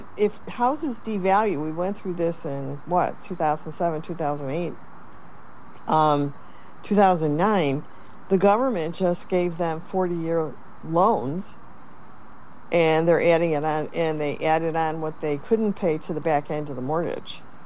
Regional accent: Chicago, Illinois, United States; Yeah, we're from Chicago. We know how this goes.

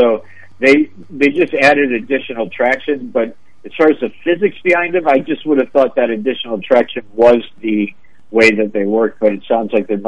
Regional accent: Buffalo, New York, United States; I'm an expert in snow tires just because I grew up in Buffalo, New York.

